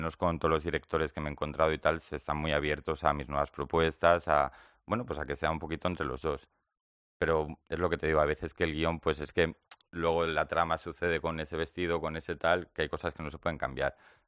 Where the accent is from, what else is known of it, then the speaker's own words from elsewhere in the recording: León, Castile and León, Spain; also born or lived in Mallorca; now in Madrid, Spain; soy de León, luego viví en Mallorca muchos años, casi 20, o sea que media vida en Mallorca. Y ahora en Madrid llevo 8 o 9 años.